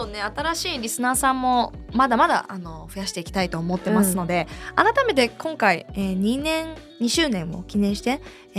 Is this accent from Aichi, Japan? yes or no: no; Tokyo, Japan; born there; 1997年7月7日東京都生まれ合コン、